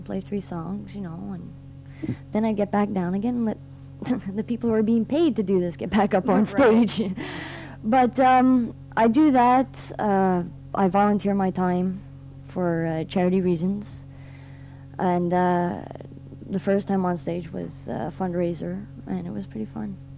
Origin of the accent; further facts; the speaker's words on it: Laval, Quebec, Canada; also born or lived in Montreal; now in Ormstown, Canada; Yeah, I'm from Montreal. Grew up in Laval.